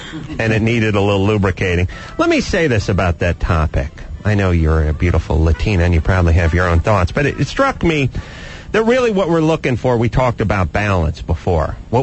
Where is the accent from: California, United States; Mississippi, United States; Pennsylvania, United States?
California, United States; Los Angeles; I'm from Los Angeles.